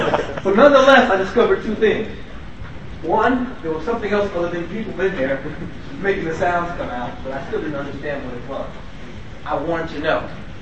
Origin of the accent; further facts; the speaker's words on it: Chicago, Illinois, United States; Born and raised in Chicago, Illinois.